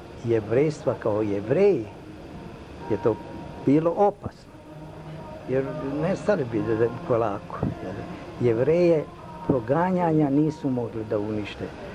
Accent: Novi Sad, Vojvodina, Serbia; also born or lived in Šimanovci; Rođen sam u Novom Sadu. U ono doba je to bila mađarska varoš. Ali sa mešanim stanovništvom, Srbi, Mađari, Nemci.

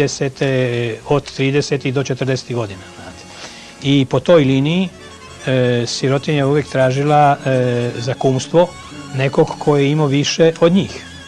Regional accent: Zagreb, Zagreb County, Croatia; ja nisam rođen u Lici, nego sam rođen u Zagrebu, i to sam rođen u predvečer Drugog svjetskog rata kao srpsko dijete koje je tamo ostalo, budući od aprila mjeseca 41. godine moji kao Srbi više nisu mogli da dolaze u Zagreb.

